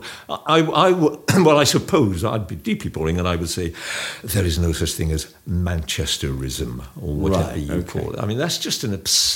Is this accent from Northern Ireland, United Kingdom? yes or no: no; Wales, United Kingdom; because I'm Welsh, exactly.